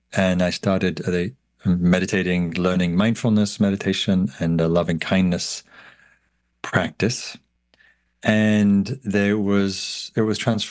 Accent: North East England, United Kingdom; Yes. So I grew up in Northumberland, which is northeastern England on the Scottish border. And I had the pleasure of growing up close to the coast and close to the woods and farmland

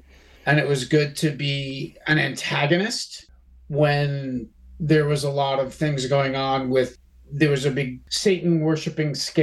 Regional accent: Yonkers, New York, United States; Growing up in Westchester County, Yonkers, New York, it was kind of a no-fly zone in a lot of ways.

